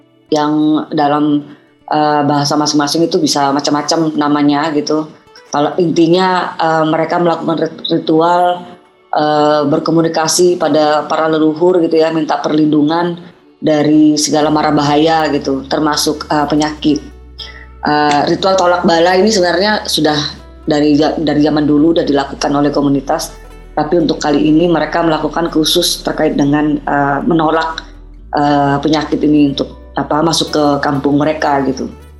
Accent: West Kalimantan, Indonesia; Noksuminu kalau di kami, di saya orang Pompang, itu adalah upacara syukuran dari hasil panen tahun itu.

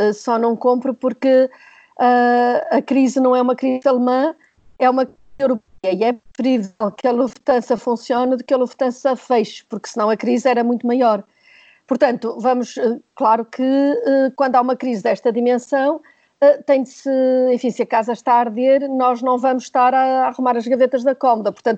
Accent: Portugal; e estou a falar enquanto portuguesa

